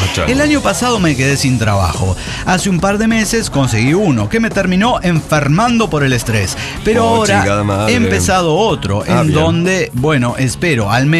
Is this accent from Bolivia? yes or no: yes; Potosí, Bolivia; now in Tarija, Bolivia; yo soy potosino, me siento muy chapaco, pero no dejo de ser potosino, porque pues es la gran combinación.